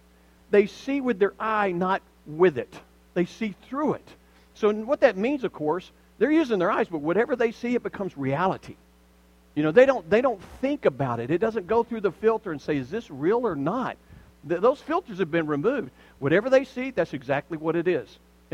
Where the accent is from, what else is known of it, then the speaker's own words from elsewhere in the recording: Alabama, United States; Of course, I grew up in Alabama, we didn't have a whole lot to worship, period